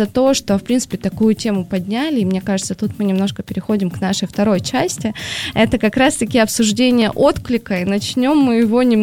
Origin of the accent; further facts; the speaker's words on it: Ukraine; Ну, в принципе, я сама с Украины